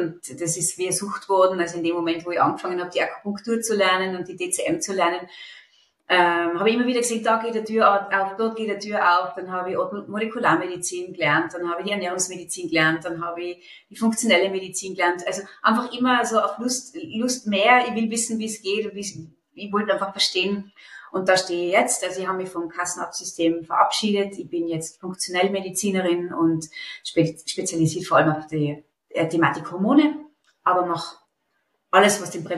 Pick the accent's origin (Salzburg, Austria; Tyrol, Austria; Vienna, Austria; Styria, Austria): Tyrol, Austria; Innsbruck; Ich bin bald 50. Ich bin aus Innsbruck, Tirol